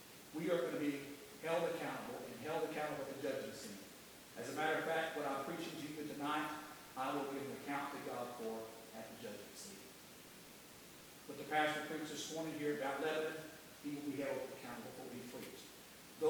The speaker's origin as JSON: {"language": "English", "region": "Oklahoma", "country": "United States", "tie": "born there", "said": "I was born in Tallahassee, Oklahoma, where there were gospel churches."}